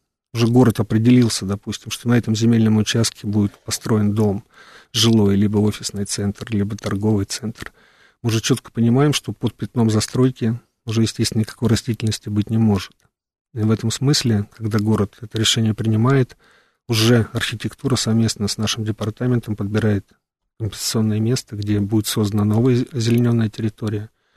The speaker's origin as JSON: {"language": "Russian", "region": "Moscow", "country": "Russia", "tie": "born or raised there", "said": "Я в детстве просто сам москвич, вот в 70-е годы очень любил погулять по центру"}